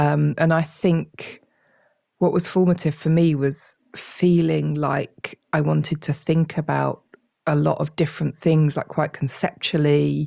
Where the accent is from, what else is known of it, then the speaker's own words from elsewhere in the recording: United Kingdom; which we absolutely hate talking about being British